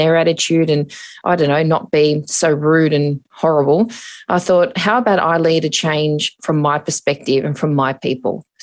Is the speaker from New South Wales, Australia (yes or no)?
yes; Parramatta, New South Wales, Australia; I was also told that I wouldn't be included in any local media if I admitted or said that I was from Parramatta.